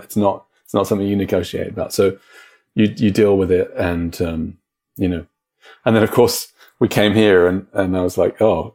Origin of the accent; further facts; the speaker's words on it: London, United Kingdom; I didn't have a sheltered upbringing. I grew up in London, like big city and music everywhere.